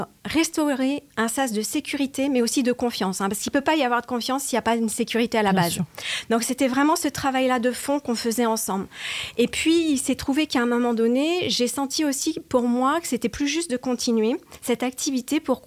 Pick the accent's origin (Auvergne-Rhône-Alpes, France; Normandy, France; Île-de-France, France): Île-de-France, France; Paris; also born or lived in La Forge, France; Et donc, en tant que Parisienne, j'ai passé tous mes étés ici, dans une maison de famille depuis 1836, du côté paternel.